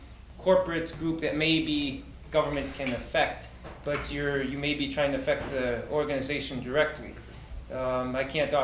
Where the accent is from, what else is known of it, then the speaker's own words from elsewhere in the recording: Minnesota, United States; For those who aren't familiar with... it's my home state and very familiar with it.